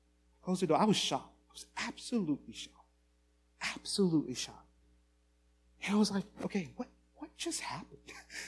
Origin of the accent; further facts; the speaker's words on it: St. Lucia; I'm the pastor at First Baptist Church of Lockport. I'm from St. Lucia.